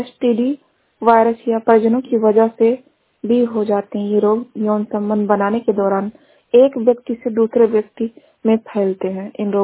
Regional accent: Balrampur, Uttar Pradesh, India; District Balrampur से। मेरी उम्र 27 ईयर है। मैं ग्राम सभा बदलपुर से हूँ। हमारा पिन कोड नंबर है 27-12-05।

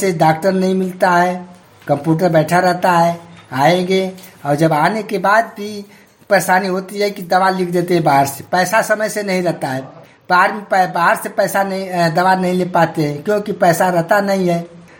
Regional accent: Uttar Pradesh, India; मैं गाजीपुर जनपद के रहने वाला हूँ। मेरी उम्र 60 वर्ष की है।

